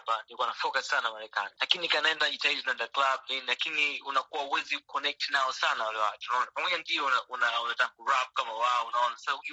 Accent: Tanzania; kama natoka Tanzania na watu wa aina fulani ambao mimi nataka connect nao

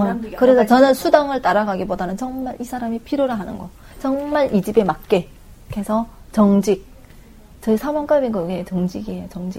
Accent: North Korea; 아니요 중국에서는 안 왔고요. 북한에서 왔어요.

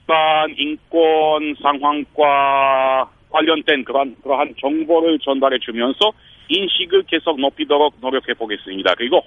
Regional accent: Romania; Korean is a second language; moved away as an adult; 루마니아에 태어나 거기서 20년 동안 살았습니다.

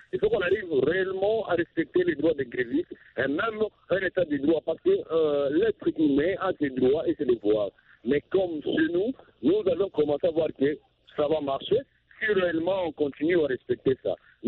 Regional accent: DR Congo; Et chez nous, en RDC

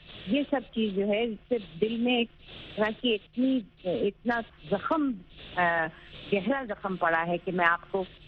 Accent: Jammu and Kashmir, India; born there; میں تو ہمیشہ اپنے آپ کو انڈین سمجھتی ہوں, مگر یہ وہ ہندوستان نہیں ہے کہ جس ہندوستان میں میں نے 70 سال پہلے جنم لیا, جس کشمیر میں میں پیدا ہوئی

